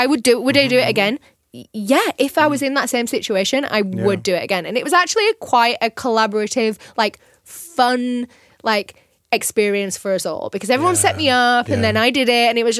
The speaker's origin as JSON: {"language": "English", "region": "Northern England", "country": "United Kingdom", "said": "I'm English, number one."}